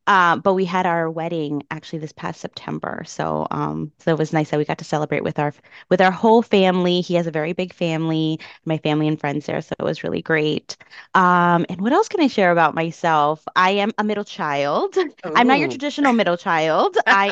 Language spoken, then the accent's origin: English; New Jersey, United States; So I am born and raised in New Jersey, to parents who came to this country very early age. My mom is from Honduras and my dad's from El Salvador. So I'm a first gen.